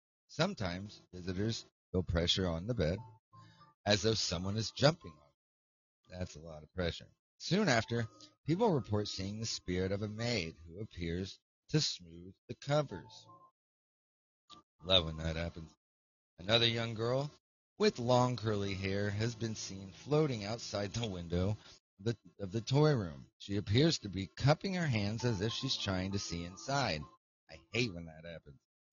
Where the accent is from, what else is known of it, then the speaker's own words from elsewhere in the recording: Oklahoma, United States; When I lived in California, people, when I would tell them that I was from Oklahoma, they would look at me like, how the fuck did you live with those tornadoes?